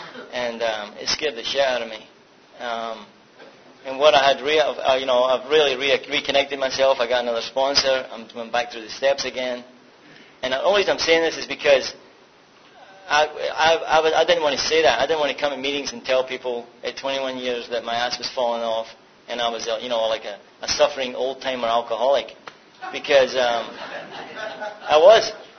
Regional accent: Scotland, United Kingdom; Yeah, I'm from Scotland, if you can't tell by now. Don't tell me, don't ask me if I'm from England, or don't mistake it from England.

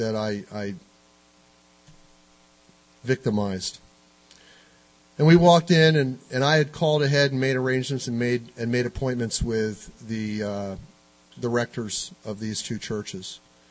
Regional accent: East Coast, United States; the poor boxes in the churches in my hometown on the East Coast

